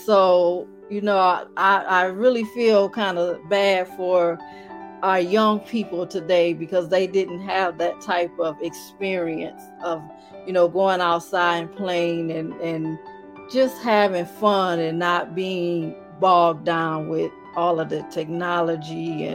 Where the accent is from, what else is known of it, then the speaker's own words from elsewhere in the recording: Detroit, Michigan, United States; Well, I am the oldest of 2 sisters and 1 brother. So growing up, we had a lot of fun.